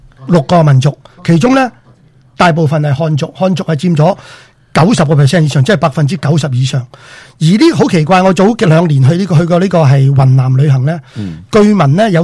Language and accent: Cantonese; Hong Kong; 譬如我哋喺香港大嘅人咧吓，我自己讲吓